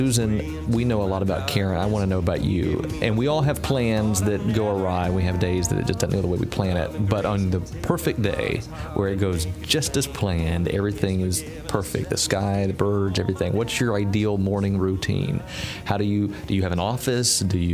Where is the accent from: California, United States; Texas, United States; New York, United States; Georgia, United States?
Georgia, United States; because I grew up in Georgia